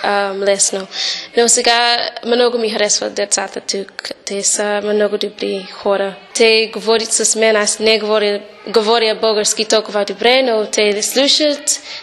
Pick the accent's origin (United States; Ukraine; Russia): United States; Chicago, Illinois; Bulgarian is a second language; Аз съм от Шикаго, точно.